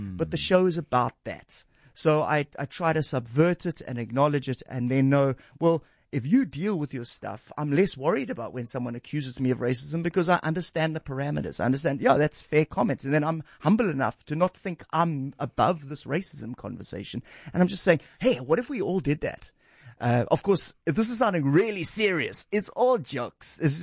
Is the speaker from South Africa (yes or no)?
yes; Rondebosch, Western Cape, South Africa; I grew up in Rondebosch. I went to Rondebosch Boys Prep and Bishops.